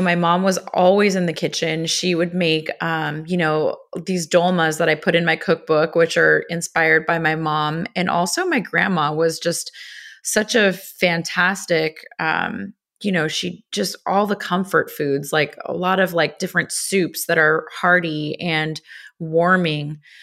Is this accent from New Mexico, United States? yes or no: no; Los Angeles, California, United States; So I grew up in Los Angeles. There's a big Armenian community in LA, and food was always a central part of our family life.